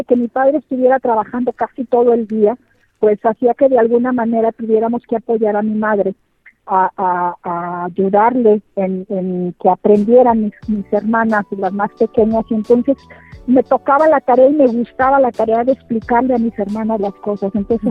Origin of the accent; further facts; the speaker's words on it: Rincón de Romos, Aguascalientes, Mexico; Bueno, pues soy del estado de Aguascalientes, nací en Rincón de Romos.